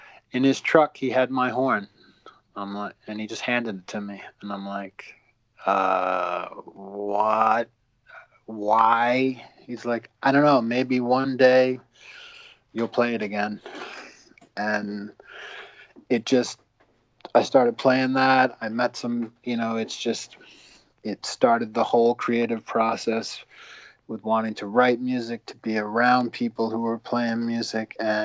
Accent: Providence, Rhode Island, United States; the types of people that we grew up with in Providence and in Rhode Island and the mix of cultures, man.

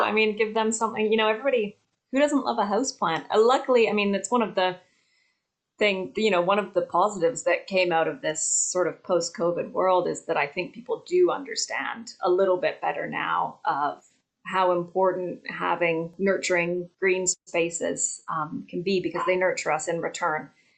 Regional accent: Canada; also born or lived in Australia; now in United Kingdom; I'm a transplant, so I'm Canadian originally, but having also lived in Australia

